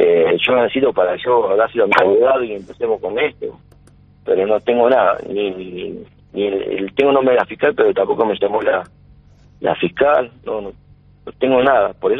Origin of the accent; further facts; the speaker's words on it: Rosario, Santa Fe, Argentina; Sí, nosotros somos de Rosario, vivimos allá. Yo laburo ahí en la Municipalidad de Bermúdez, en Ciudad de Madre Casa.